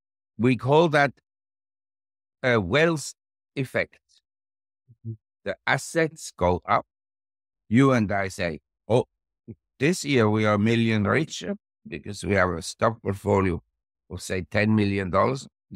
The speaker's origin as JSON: {"language": "English", "region": "Zurich", "country": "Switzerland", "said": "I come from Zurich in Switzerland."}